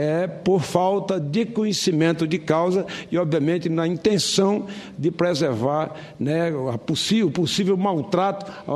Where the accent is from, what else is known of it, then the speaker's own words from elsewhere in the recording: Northeast Region, Brazil; Nós que somos do Nordeste, que sabemos que isso é uma tradição centenária da nossa cultura